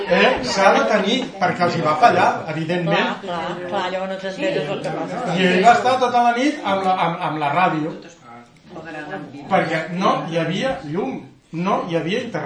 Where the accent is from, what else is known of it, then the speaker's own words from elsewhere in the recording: Vallbona, Catalonia, Spain; jo que sóc de Vallbona no les tanco